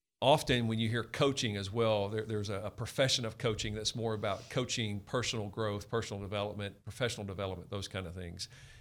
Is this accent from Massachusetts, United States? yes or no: no; Louisiana, United States; I'm from Louisiana.